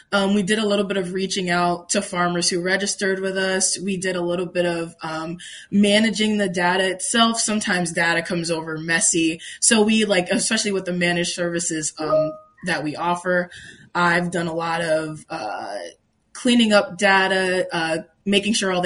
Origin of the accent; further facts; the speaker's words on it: New Haven, Connecticut, United States; now in Kentucky, United States; Yeah, I'm from New Haven, Connecticut. I grew up there, you know, went to high school there, and then for college, I am currently in the University of Kentucky.